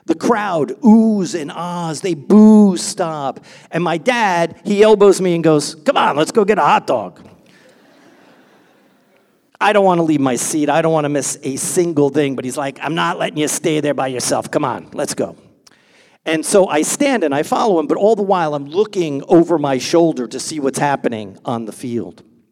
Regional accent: Linden, New Jersey, United States; we made it into the Little League championship game in my hometown, Linden, New Jersey.

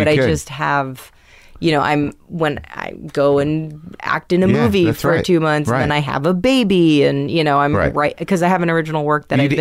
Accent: New York City, New York, United States; My hometown.

